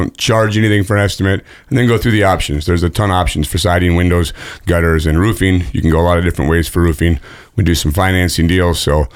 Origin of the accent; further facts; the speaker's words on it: Wisconsin, United States; now in South Dakota, United States; Been doing construction my whole life, but absolutely love the state of South Dakota. I came from Wisconsin, and this is where we're at nowadays.